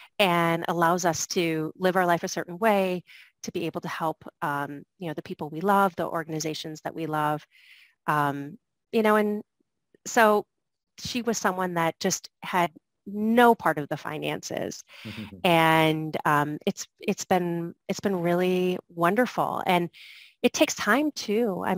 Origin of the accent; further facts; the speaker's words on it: Michigan, United States; also born or lived in Vermont; now in New York City, United States; I moved there from the Midwest. I grew up in Michigan, went to college in Vermont, and then moved to New York City.